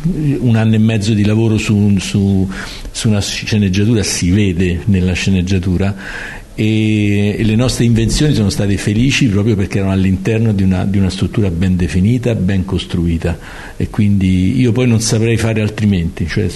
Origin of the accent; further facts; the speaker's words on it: Rome, Lazio, Italy; io non sono originario di Trastevere, però a Trastevere ho passato gli anni della mia giovinezza